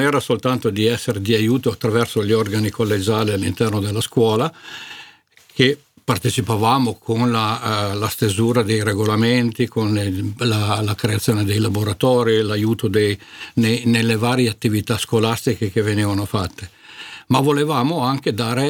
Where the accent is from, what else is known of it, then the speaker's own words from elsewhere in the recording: Piedmont, Italy; now in Malnate, Italy; vengo da Malnate, pur essendo piemontese d'origine.